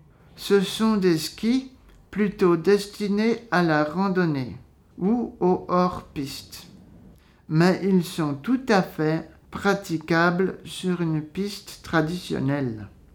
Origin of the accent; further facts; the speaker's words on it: Valais, Switzerland; Je suis originaire de Repa, un petit village près d'Orcières, en Valais.